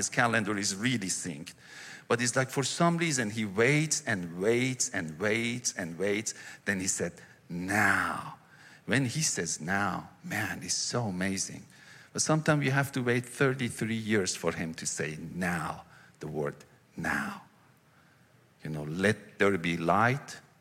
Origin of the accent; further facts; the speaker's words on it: Iran; I grew up in Iran. I was 12 years old when revolution happened.